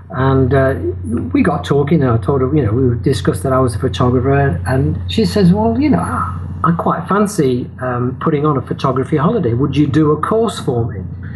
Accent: England, United Kingdom; it's a sort of experience that you don't normally get as a British person, as an Englishman.

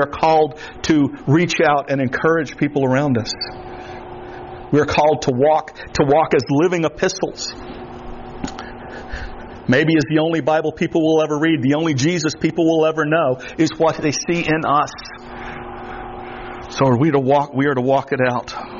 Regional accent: Florida, United States; I'm from the Everglades, literally from the Everglades.

